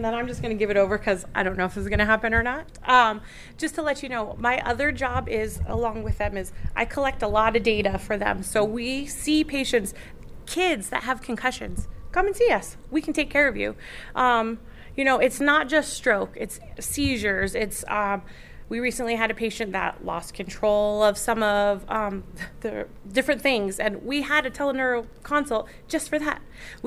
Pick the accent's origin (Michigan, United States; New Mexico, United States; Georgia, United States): New Mexico, United States; Gallup; So I am from Gallup, so this is near and dear to my heart, things like this that we can offer to people that are from here.